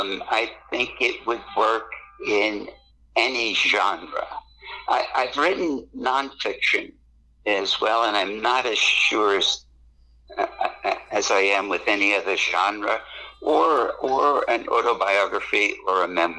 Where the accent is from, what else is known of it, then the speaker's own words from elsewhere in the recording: New York, United States; accent: New York; That rolls off a little bit easier with my New York accent.